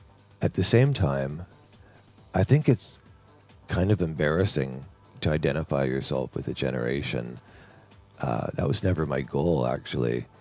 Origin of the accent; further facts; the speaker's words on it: Canada; And this is where I live. I'm from Canada.